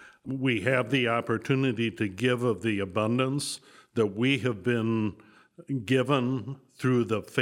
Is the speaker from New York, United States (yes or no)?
no; Gary, Indiana, United States; I grew up in Gary, Indiana.